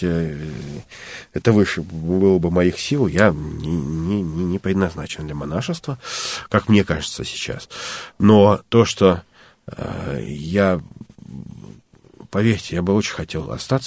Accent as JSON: {"language": "Russian", "region": "Saint Petersburg", "country": "Russia", "said": "Ну, я же из Петербурга"}